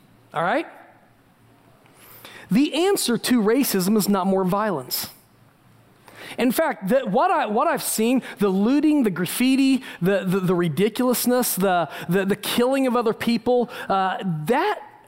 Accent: Indiana, United States; I was raised in Indiana, and we were a bunch of, you know, rednecks to some degree, and I hung out with a bunch of rednecks, and we didn't know a black person.

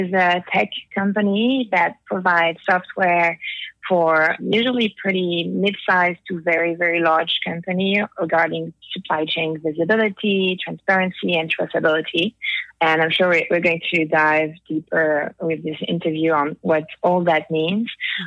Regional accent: the North, France; As you can hear, I'm French. Mm-hmm. I grew up in the north of France, in the countryside, always been very into nature and the environment

